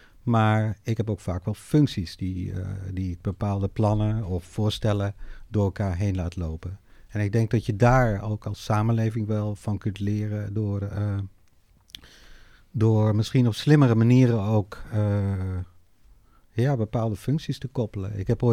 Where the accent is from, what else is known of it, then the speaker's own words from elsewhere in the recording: Netherlands; Ja, ik ben opgegroeid in Nederland en ik heb er altijd een soort haat-liefde verhouding mee gehad.